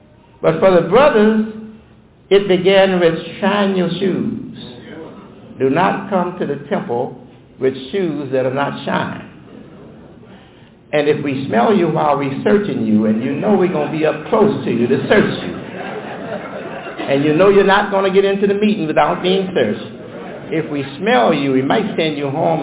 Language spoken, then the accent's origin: English; Detroit, Michigan, United States; born or raised there